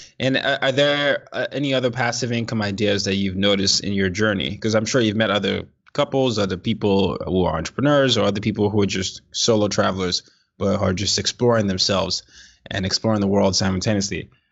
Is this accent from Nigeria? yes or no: yes; Nigeria; I'm not a citizen. I'm Nigerian. I grew up in different parts of the world.